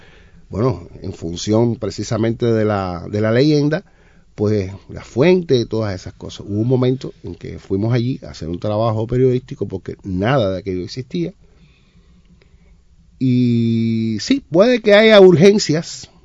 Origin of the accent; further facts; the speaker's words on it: Cienfuegos, Cuba; cienfuegueros somos chauvinistas en ese sentido, o sea, no tenemos competencia. Esta es la ciudad. Así mismo, esta es la ciudad más linda de Cuba. Y además, donde quiera que uno llegue, uno dice, yo soy de Cienfuegos.